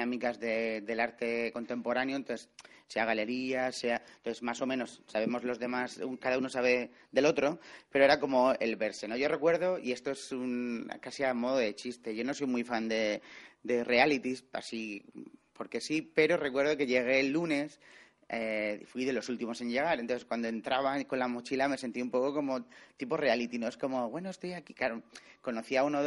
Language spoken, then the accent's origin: Spanish; Cartagena, Region of Murcia, Spain; now in Barcelona, Spain; Yo soy de Cartagena, pero vivo en Barcelona